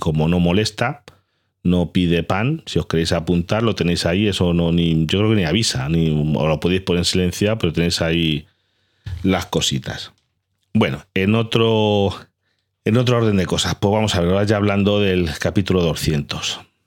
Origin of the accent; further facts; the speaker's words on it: Galicia, Spain; yo soy gallego y mis padres escribían, cuando yo era niño, escribían cartas